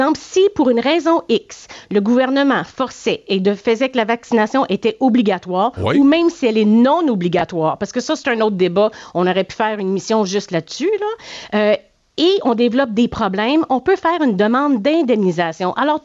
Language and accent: French; Quebec, Canada; on peut faire un recours collectif en tant que Québécois.